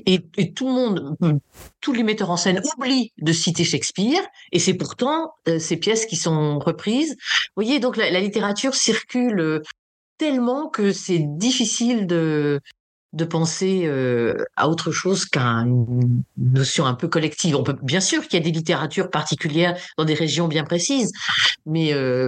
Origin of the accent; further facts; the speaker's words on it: Hauts-de-France, France; Nous sommes tous les deux des frontaliers du nord de la France, mais on est proche de la Belgique, proche de l'Angleterre